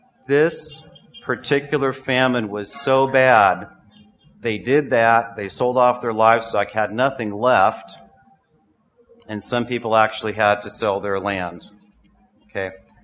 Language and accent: English; United States; Back in my home country of the U.S., we had an economic downturn.